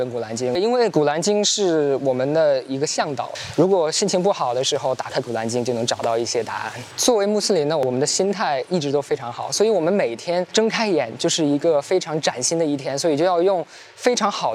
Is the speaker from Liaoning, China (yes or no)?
no; Zhengzhou, Henan, China; 我来自河南郑州，我是回族，在西南卫视大学，今年是大四，读机械工程。